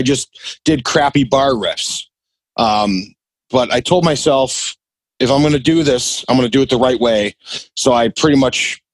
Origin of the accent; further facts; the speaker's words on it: Chicago, Illinois, United States; I'm a drummer. I'm from Chicago.